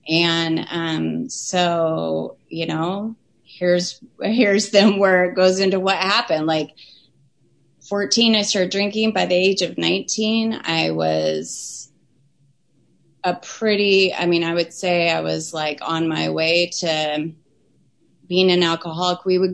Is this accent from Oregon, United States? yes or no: yes; Portland, Oregon, United States; It was like, you know, I'm from Portland. We drink like micro brews, you know, in the can or in the bottle, whatever it was.